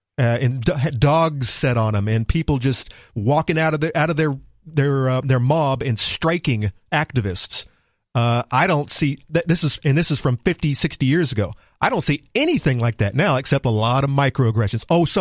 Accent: Deep South, United States; I grew up in the Deep South. I have actually experienced racism inflicted upon me

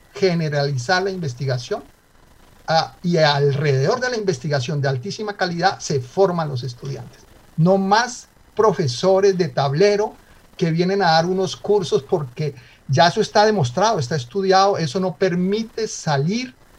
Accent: Colombia; accent: paisa; nunca he dejado mi acento, parezco paisa, aún hablando francés o inglés. Y entonces este profesor me dijo, oiga, ¿y dónde viene ese acento, señor? Y yo le dije, ese viene de Colombia.

